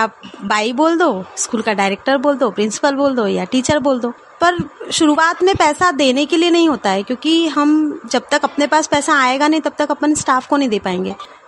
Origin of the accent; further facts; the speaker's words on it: Khandwa, Madhya Pradesh, India; खंडवा के रहने वाली हूँ।